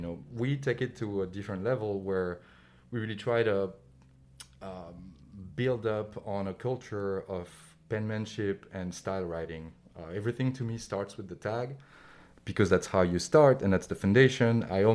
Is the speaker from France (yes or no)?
yes; Paris, Île-de-France, France; now in New York, United States; Yep. Born and raised in Paris.